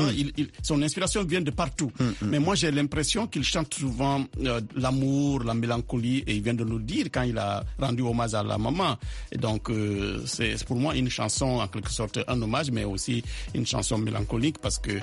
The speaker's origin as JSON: {"language": "French", "country": "Guinea", "said": "quand je lui ai dit que je venais de la Guinée, de l'Afrique"}